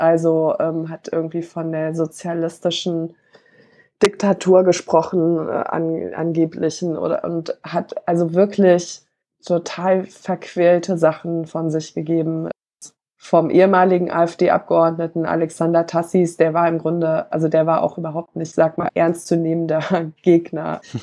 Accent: Kassel, Hesse, Germany; Ich bin in Kassel aufgewachsen.

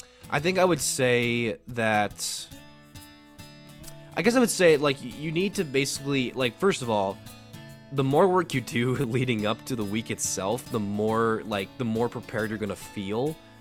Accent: Lawrence, Kansas, United States; because like I'm from Kansas and lived in Lawrence, which is where the school is.

